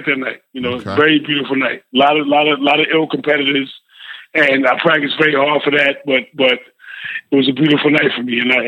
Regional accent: Queens, New York, United States; Well, I'm from Queens, New York, number one. Queens, New York represent.

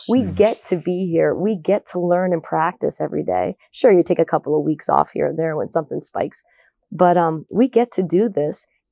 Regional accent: Westwood, Massachusetts, United States; And I grew up in Westwood and it's legendary, you know, Kathy Delaney Smith land and 60 years of not losing a Tri-Valley league. So basketball was the end all be all in Westwood.

